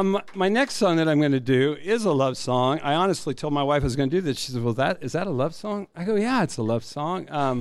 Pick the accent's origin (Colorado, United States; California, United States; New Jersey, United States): Colorado, United States; I grew up in Colorado as a kid, and my wife grew up as a Colorado as a kid, and then I ended up in Kansas